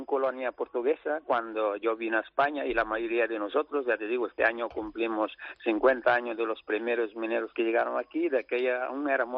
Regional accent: Cape Verde; now in Torrevieja, Spain; los que vivimos aquí tenemos el corazón partido. Yo, por ejemplo, ya soy de Cabo Verde, pero soy muy español.

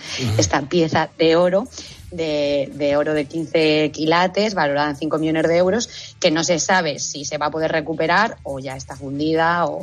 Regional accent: Cuenca, Castilla-La Mancha, Spain; accent: Cuenca; yo, que soy de Cuenca y tengo mucho acento de Cuenca hablando inglés

